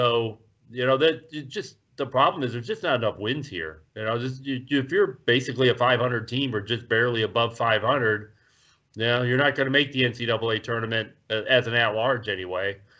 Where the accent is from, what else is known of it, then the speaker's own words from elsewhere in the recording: Chicago, Illinois, United States; Oh my gosh, I'm from Chicago, so you know I'm familiar with you know DePaul's history